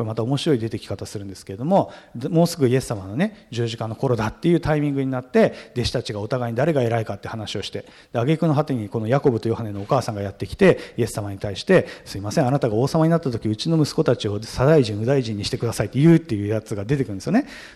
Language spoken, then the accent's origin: Japanese; Tokyo, Japan; 僕、故郷東京なので、違和感を感じるかもしれませんが、東京で生まれ育っているので、東京で故郷なので、そこ離れていますけれども